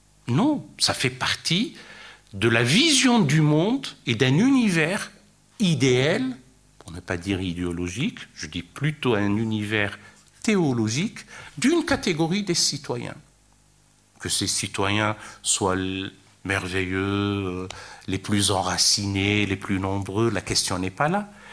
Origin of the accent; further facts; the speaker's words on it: France; Et même chez nous, en France, avec nos propres concitoyens